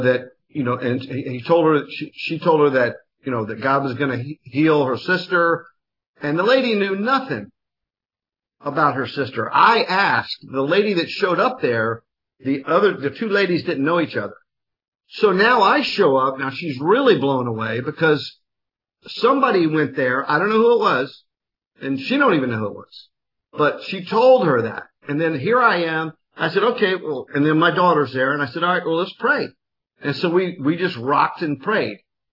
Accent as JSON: {"language": "English", "town": "Miami", "region": "Florida", "country": "United States", "tie": "born or raised there", "said": "Cause I grew up down in Miami"}